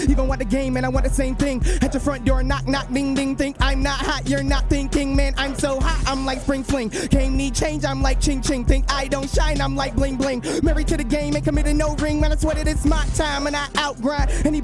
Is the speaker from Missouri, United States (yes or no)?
no; Auburn, New York, United States; I'm from Auburn, New York, but Upstate, I rep it to the death because Auburn's a small town, man.